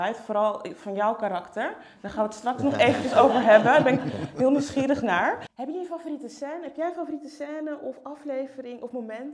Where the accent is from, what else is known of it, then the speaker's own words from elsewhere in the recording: Amsterdam, North Holland, Netherlands; ik ben Amsterdammer, geboren en getogen.